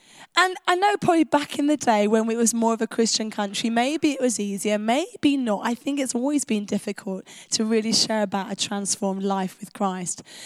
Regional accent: London, United Kingdom; now in England; I am a southerner, I'm a Londoner, I've been in the north for 3 months.

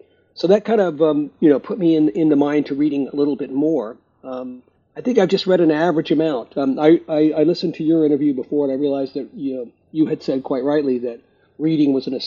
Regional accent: Virginia, United States; also born or lived in overseas; So I was born in Virginia. My father was in the Army. We moved around a lot, overseas in different places. I ended up going back to Virginia for high school and college.

